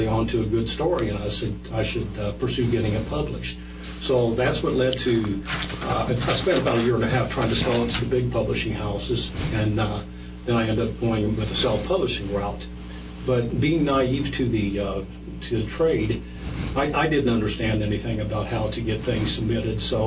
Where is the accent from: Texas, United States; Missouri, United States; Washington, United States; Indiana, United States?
Indiana, United States; he lived about 30 miles from my hometown in Indiana, southern Indiana.